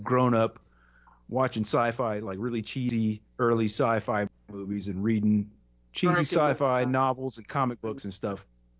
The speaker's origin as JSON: {"language": "English", "region": "the South", "country": "United States", "said": "I'm from the South, too."}